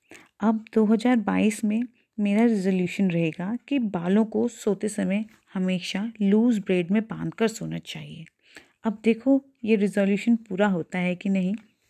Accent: Dehradun, Uttarakhand, India; now in Haldwani, India; मैं उत्तराखंड देहरादून की रहने वाली हूँ और अभी पोस्टेड हूँ हल्द्वानी में। अभी मैं यहाँ पर अकेले रह रही हूँ कुछ टाइम के लिए।

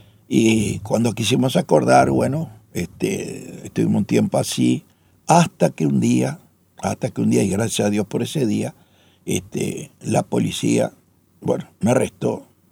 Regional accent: Uruguay; yo me crié aquí en Uruguay, una familia común, diríamos

